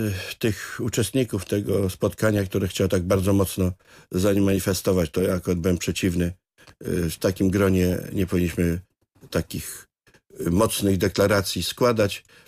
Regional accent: Kuyavian-Pomeranian Voivodeship, Poland; no ja jestem z Kujawsko-Pomorskiego, to brzmi dumnie.

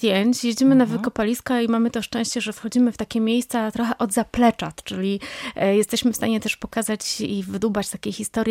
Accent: Poznań, Greater Poland Voivodeship, Poland; My jesteśmy z Poznania.

